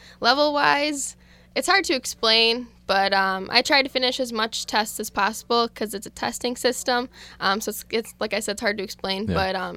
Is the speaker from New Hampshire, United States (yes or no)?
no; De Pere, Wisconsin, United States; So I'm from Green Bay, Wisconsin, DePere, Wisconsin, if you know where that is.